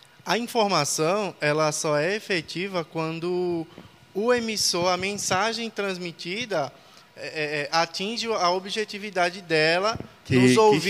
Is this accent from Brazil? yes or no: yes; Northeast Region, Brazil; Ela é sudestina, eu sou nordestino. Nós temos palavras diferentes para a mesma coisa. Para ela aqui, para vocês aqui, é mandioca. Para mim é macaxeira.